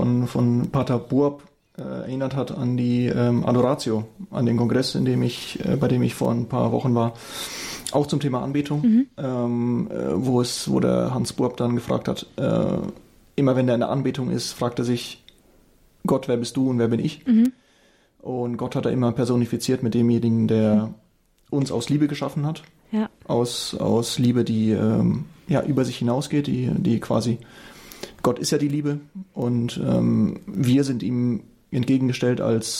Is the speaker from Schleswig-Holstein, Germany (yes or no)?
no; Würzburg, Bavaria, Germany; born there; arbeite seit Ende September in der Online-Redaktion hier in Balderschwang bei Radio Horeb und komme gebürtig aus Würzburg.